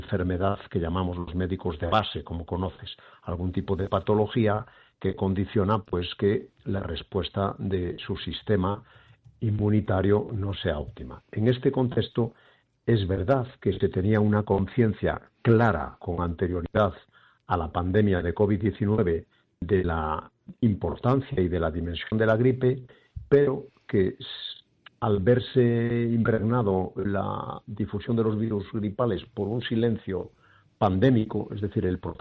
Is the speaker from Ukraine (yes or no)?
no; Galicia, Spain; vamos peinando canas a mucha honra, y además siendo los dos gallegos